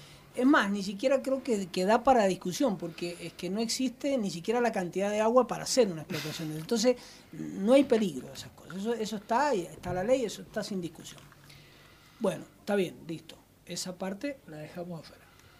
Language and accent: Spanish; Argentina; cuestiones que como argentinos tenemos que ir creciendo